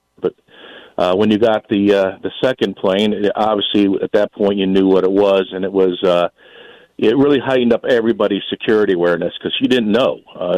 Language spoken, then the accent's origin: English; New York City, New York, United States; My father's based from Brooklyn, New York. I grew up in New York City as a young child, so I have family up there. It has a different feel for me being from New York City.